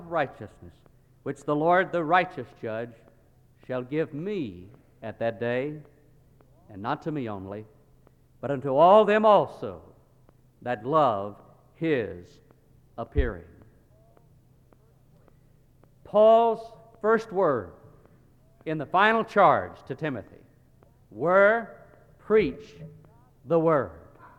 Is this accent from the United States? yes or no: yes; Kosciusko, Mississippi, United States; I'm from Kosciuszko, Mississippi. I remind you that he started this, I did not. It is true that I hardly made it out of the county while I was growing up.